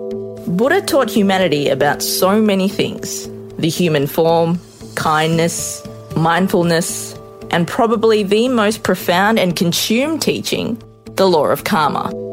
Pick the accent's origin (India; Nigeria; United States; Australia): Australia; Growing up in Australia, I went to a Catholic school, both primary and secondary. I went to church weekly. I became an altar server for about 8 years.